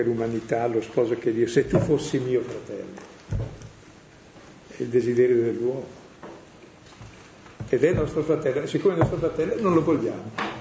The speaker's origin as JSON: {"language": "Italian", "town": "Brescia", "region": "Lombardy", "country": "Italy", "said": "Ma così come sono è col mio carattere, anche se sono bresciano"}